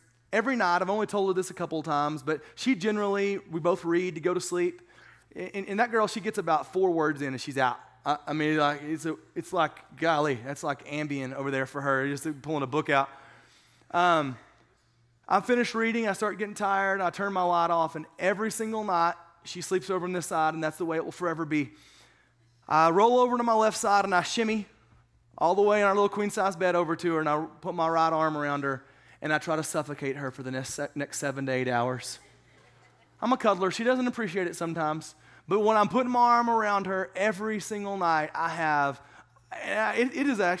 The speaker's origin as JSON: {"language": "English", "region": "Texas", "country": "United States", "said": "I thank God every day that I'm a Texan. I don't know how it works in other states, because I was born in Texas, but I have shirts that just say Texas"}